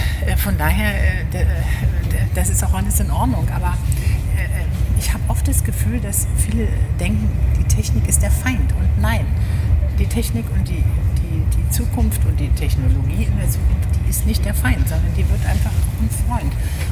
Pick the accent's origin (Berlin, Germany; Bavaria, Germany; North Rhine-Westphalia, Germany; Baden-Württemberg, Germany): Berlin, Germany; Ja, wir waren in Hermsdorf in der Schule.